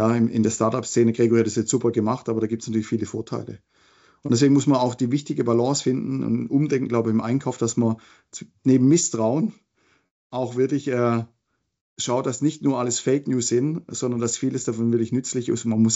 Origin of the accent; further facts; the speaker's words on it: Baden-Württemberg, Germany; accent: Swabian; now in Switzerland; man hört es an meinem Akzent, ich bin Schwabe und bin in die Schweiz migriert vor 17 Jahren.